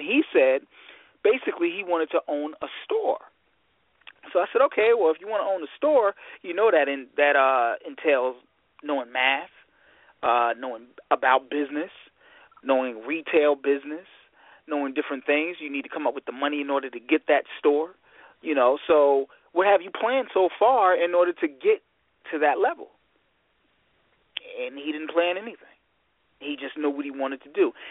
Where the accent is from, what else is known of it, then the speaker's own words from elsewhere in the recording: Michigan, United States; I'm your host from Michigan